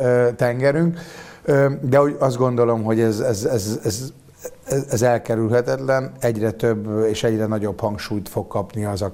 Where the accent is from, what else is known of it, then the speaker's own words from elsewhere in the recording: Hungary; És azért legyen egy kicsit jó kedvünk, hogyha magyarként gondolkodunk, a lokalizáció és a helyi élelmiszer előállítás azért most sokkal jobban előtérbe kerül